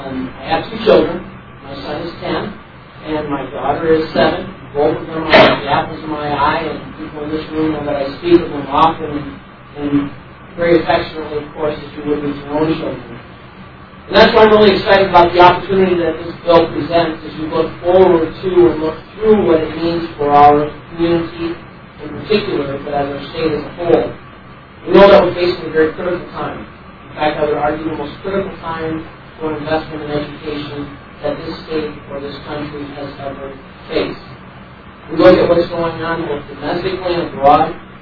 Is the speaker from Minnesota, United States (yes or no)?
yes; Burdock, Minnesota, United States; I grew up in Southwest Minnesota, graduated from the little town of Burdock.